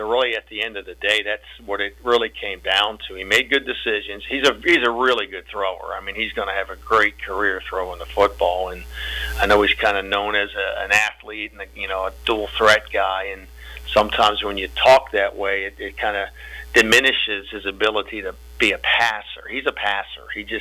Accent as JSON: {"language": "English", "town": "Pittsburgh", "region": "Pennsylvania", "country": "United States", "tie": "born or raised there", "said": "I grew up in Pittsburgh."}